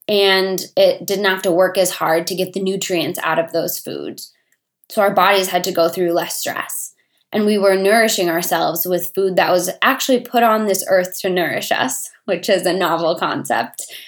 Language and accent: English; Twin Cities, Minnesota, United States; now in Wisconsin, United States; I am originally from the Twin Cities of Minnesota, so moving to a place where I didn't have any fitness centers